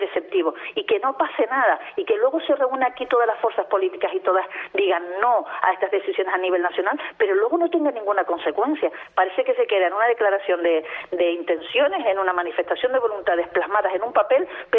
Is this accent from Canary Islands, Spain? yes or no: yes; La Victoria, Canary Islands, Spain; porque además lo pude vivir aquí en mi pueblo